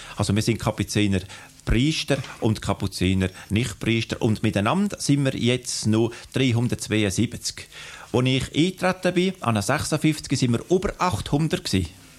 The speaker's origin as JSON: {"language": "German", "region": "Nidwalden", "country": "Switzerland", "tie": "born or raised there", "said": "Ich war in der Nähe von meiner Heimat, von Nidwalden"}